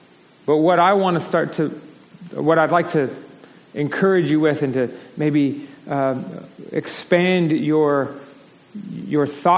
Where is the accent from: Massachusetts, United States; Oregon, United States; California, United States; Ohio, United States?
Oregon, United States; Portland; I guess I grew up in Portland. I see forests all the time. Like, my backyard is a forest, right? Sherwood.